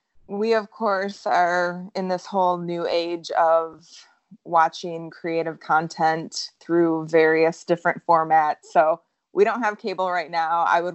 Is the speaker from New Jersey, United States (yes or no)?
no; Holland, Michigan, United States; I am from Holland, Michigan.